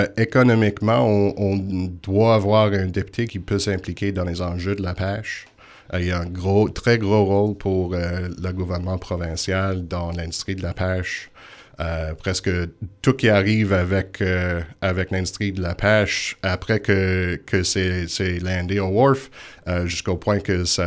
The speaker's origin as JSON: {"language": "French", "town": "Margaree Forks", "region": "Nova Scotia", "country": "Canada", "second_language": "French", "said": "Je viens de Margaret Forks. Mon famille a une histoire assez longue avec la rivière Margaret."}